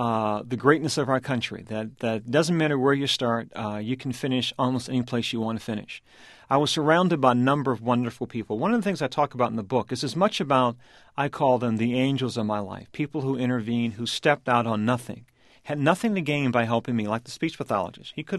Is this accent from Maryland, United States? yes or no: yes; Baltimore, Maryland, United States; a meeting which I detail in my hometown of Baltimore.